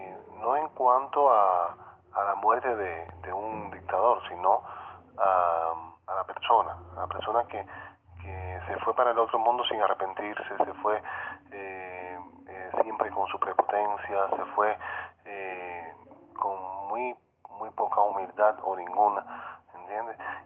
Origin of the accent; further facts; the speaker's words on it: Cuba; tenemos que dejar los calificativos y vernos como cubanos